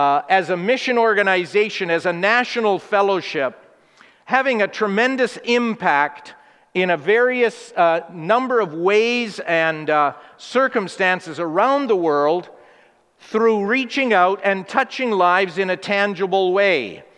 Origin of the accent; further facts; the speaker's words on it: Vancouver, British Columbia, Canada; I was born right here in Vancouver, British Columbia, raised in BC